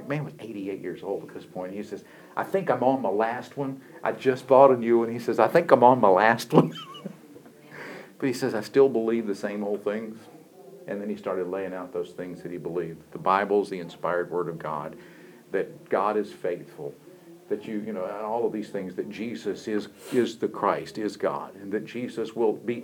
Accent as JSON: {"language": "English", "town": "Bethania", "region": "North Carolina", "country": "United States", "tie": "born or raised there", "said": "I come through Bethania on my way to church, and I grew up in Bethania, and so there's the Moravian church there was established in 1759."}